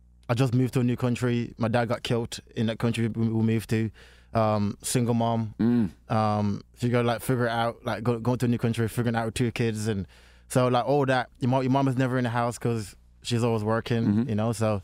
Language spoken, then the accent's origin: English; Jamaica; Because Like growing up, like in Jamaica, my dad was like the leader of the gang where I grew up. In, like, I was born into in Jamaica